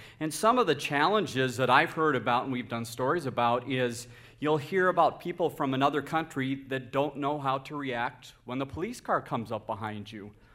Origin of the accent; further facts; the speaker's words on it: Bloomington, Minnesota, United States; I grew up in Bloomington, so not too far from Brooklyn Park